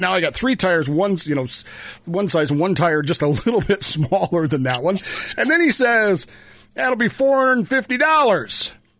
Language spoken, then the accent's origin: English; Colorado, United States; also born or lived in Utah / Wyoming; I'm from Colorado and Utah, so I'm with you there. And Wyoming, I've grown up